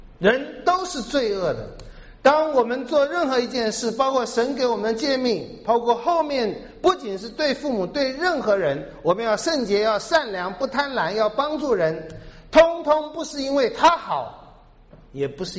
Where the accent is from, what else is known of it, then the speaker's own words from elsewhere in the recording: China; 我们中国人孝顺父母，或者是华人儒家文化孝顺父母